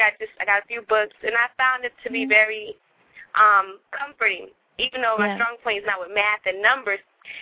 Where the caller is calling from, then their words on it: Augusta, Georgia, United States; I'm calling from Augusta, Georgia.